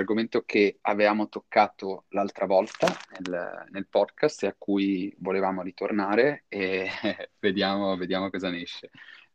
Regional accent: Ferrara, Emilia-Romagna, Italy; io sono nato e cresciuto in Italia, in una cittadina abbastanza piccolina, Ferrara, quindi 200.000 abitanti. Ho fatto le scuole qua, poi sono andato all'università a Milano

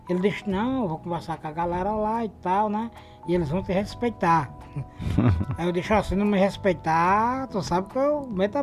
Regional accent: Northeast Region, Brazil; Mas eu sou nordestino e eu vim de lá. E eu conheço.

